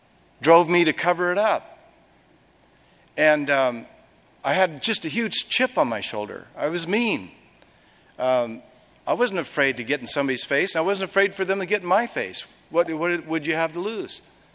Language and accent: English; Oregon, United States; and I'm from Oregon, not from California, so I only know about two or three people.